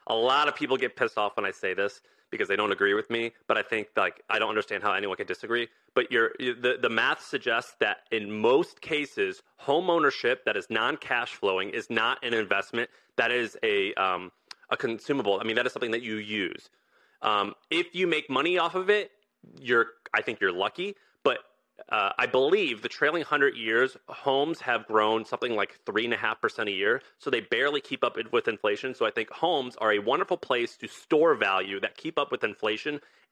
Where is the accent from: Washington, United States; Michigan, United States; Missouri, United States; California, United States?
Missouri, United States; I grew up in Missouri, okay?